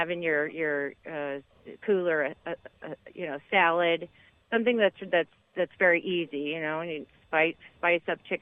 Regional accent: Nebraska, United States; now in Wellington, United States; I'm originally from Nebraska. Living in Wellington.

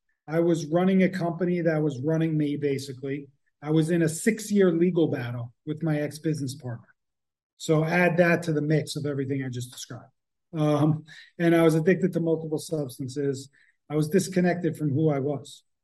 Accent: New Jersey, United States; I'm from Jersey. We don't talk like that.

